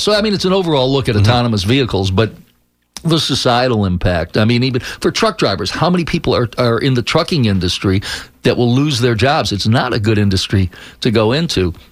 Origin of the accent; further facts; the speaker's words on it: Chicago, Illinois, United States; In Chicago, suburban Chicago.